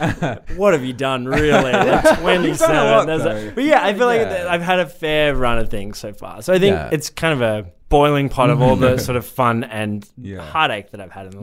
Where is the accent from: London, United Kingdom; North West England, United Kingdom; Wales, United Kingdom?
London, United Kingdom; I grew up in South London in the UK